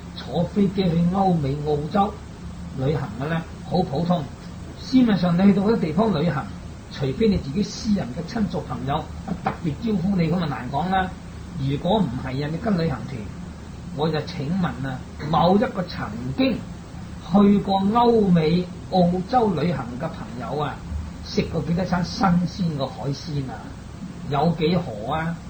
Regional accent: Guangdong, China; 我们广东人又是近海这些乡村

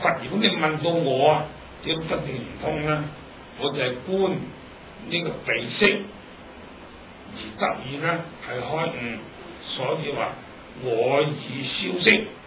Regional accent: China; 嗱，我哋中国人喜欢简略。

